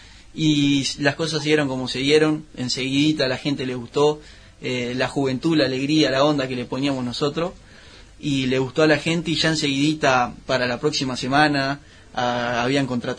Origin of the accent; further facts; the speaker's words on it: Sarandí Grande, Florida, Uruguay; yo soy de Sarandí Grande